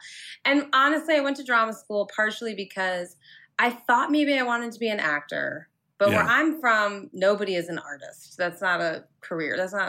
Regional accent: Pittsfield, Massachusetts, United States; I grew up in Western Massachusetts, in Pittsfield. Massachusetts.

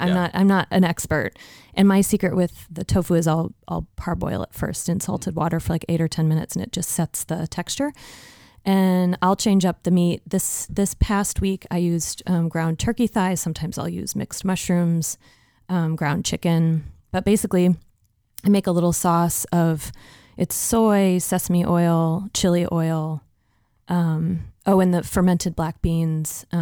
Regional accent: Midwest, United States; As a Midwesterner, those things to me are synonymous with growing up

